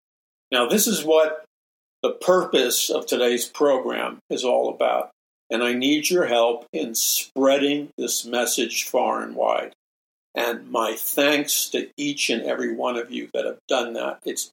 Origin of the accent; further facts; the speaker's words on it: New York City, New York, United States; I grew up in New York City, and the United Nations, they started to build it.